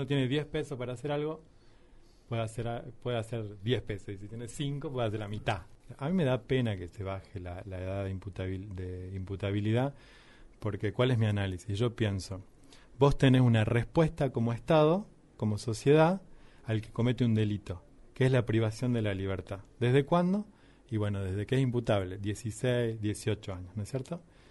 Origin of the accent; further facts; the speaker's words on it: Jujuy, Argentina; Esos progresos hemos tenido como argentinos y como jujeños.